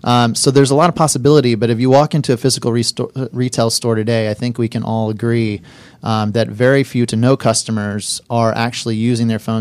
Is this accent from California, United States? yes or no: no; Atlanta, Georgia, United States; On the record, I am the one Georgia native. So I grew up in Atlanta.